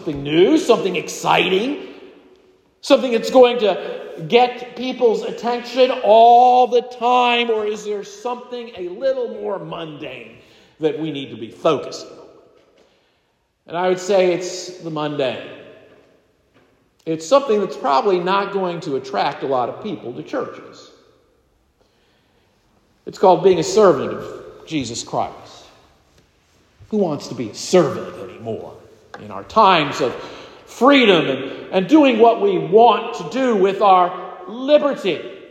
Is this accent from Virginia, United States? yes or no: yes; Colonial Heights, Virginia, United States; Now, in my hometown of Colonial Heights, Virginia, Colonial Heights Baptist Church used to meet in a traditional building.